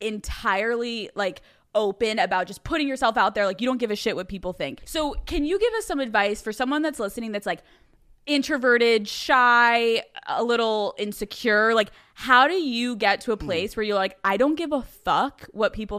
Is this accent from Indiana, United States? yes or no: no; Philadelphia, Pennsylvania, United States; I'm from Philadelphia